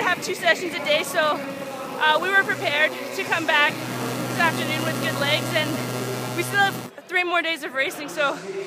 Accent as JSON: {"language": "English", "town": "Calgary", "region": "Alberta", "country": "Canada", "said": "I know I'm from Calgary"}